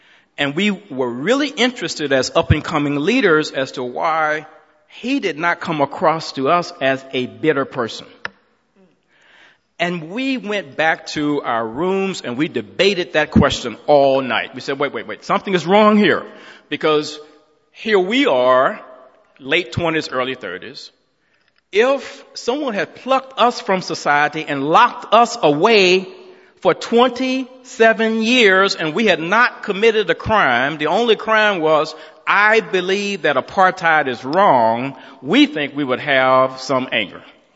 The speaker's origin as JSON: {"language": "English", "region": "Alabama", "country": "United States", "tie": "born or raised there", "said": "Wait, yeah, I grew up in Alabama and all these things were in place to prevent me from realizing my dream."}